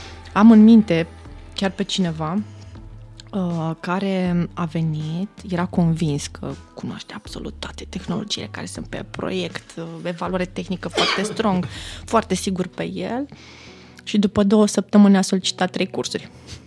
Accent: Romania; dacă ține de cultura organizațională sau de cultura noastră ca și români.

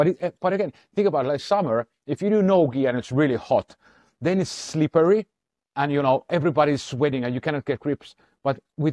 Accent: Finland; Because I'm from Finland

